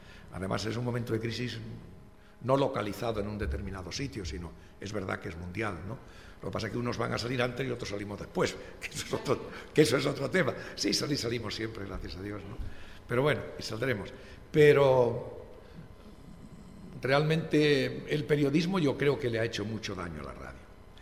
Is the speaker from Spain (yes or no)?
yes; Galicia, Spain; Yo que soy gallego, bueno, pues las emisoras gallegas